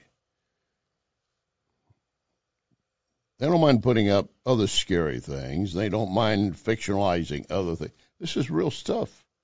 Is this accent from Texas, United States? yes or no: yes; Texas, United States; I'm from Texas. I'm aware of that, and I know it continues.